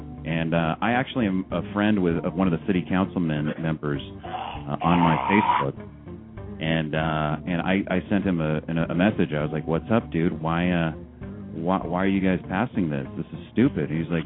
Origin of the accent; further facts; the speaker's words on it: San Jose, California, United States; in my hometown where I grew up, San Jose, where Goofy's out